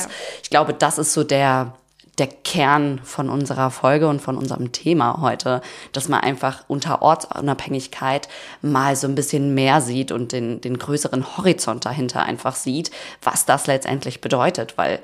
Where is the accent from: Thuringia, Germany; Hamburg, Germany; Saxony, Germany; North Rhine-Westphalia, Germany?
North Rhine-Westphalia, Germany; Cologne; Und ich komme ja aus Köln, also ich bin eine kölsche Mädchen.